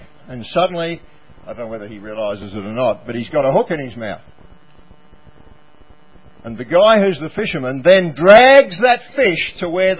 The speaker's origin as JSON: {"language": "English", "town": "Kerang", "region": "Victoria", "country": "Australia", "tie": "born or raised there", "said": "You know, I was brought up on the Loddon River in Kerrang. It was all flooded recently."}